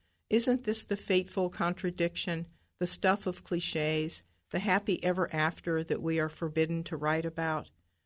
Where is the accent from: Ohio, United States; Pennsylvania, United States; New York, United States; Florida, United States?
Ohio, United States; Troy; from Troy, Ohio